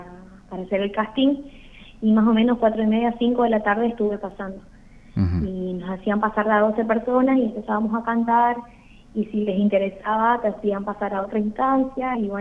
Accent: San Miguel, Corrientes, Argentina; now in Corrientes, Argentina; soy de San Miguel, nací ahí, me malcrié ahí también. Hace 4 años y medio más o menos que me mudé a Corrientes Capital para estudiar. Y desde ahí que estoy viviendo en Corrientes, pero sí, tengo el corazón y el alma sanmigueleña.

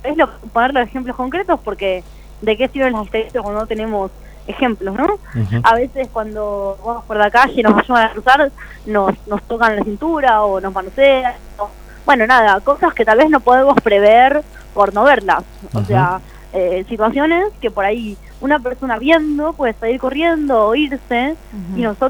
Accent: Buenos Aires Province, Argentina; que es conurbano bonaerense porque no somos porteños.

